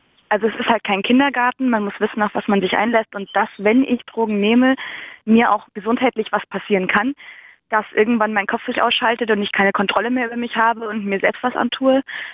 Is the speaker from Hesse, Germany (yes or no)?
yes; Frankfurt am Main, Hesse, Germany; Also die Sache ist, ich komme halt auch aus Frankfurt am Main.